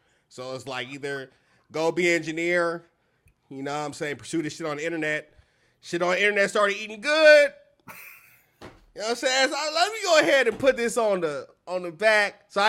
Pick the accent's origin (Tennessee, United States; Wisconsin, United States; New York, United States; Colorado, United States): Tennessee, United States; Nashville; also born or lived in Nancy, France; I'm in Nashville, Tennessee. I've been in Nashville since I was 2 years old.